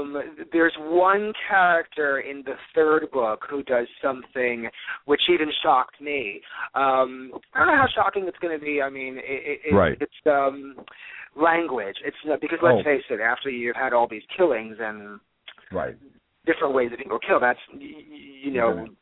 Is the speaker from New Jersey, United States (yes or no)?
yes; Hoboken, New Jersey, United States; Now, remember, I grew up in Hoboken, New Jersey, an Italian Catholic family. I went to St. Anne's School.